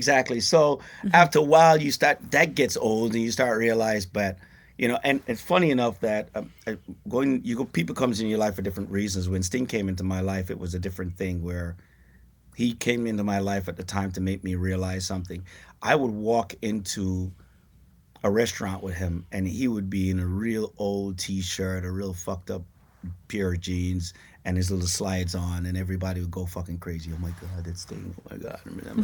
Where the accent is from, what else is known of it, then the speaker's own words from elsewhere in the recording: Kingston, Jamaica; now in United States; You know, I came from, you know, a place called Raytown in downtown Kingston.